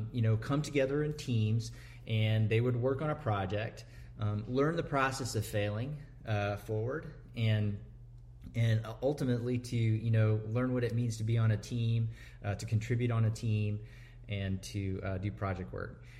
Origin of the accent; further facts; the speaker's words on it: Fredericksburg, Texas, United States; I grew up in Fredericksburg, and I've been a part of this community for a long time. Went to Fredericksburg High School, graduated in 87